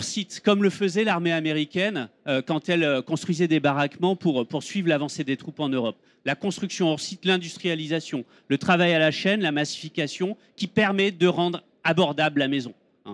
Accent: Nantes, Pays de la Loire, France; Moi, je suis nantais

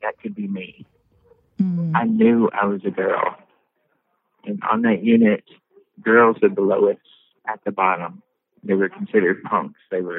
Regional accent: Texas, United States; I grew up in Redneck, Texas.

